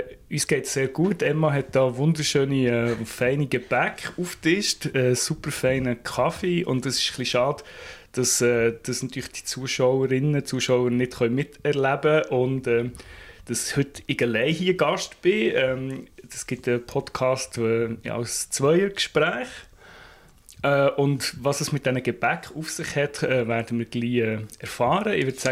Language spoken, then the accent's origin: German; Bern, Switzerland; Als Berner bin ich so frech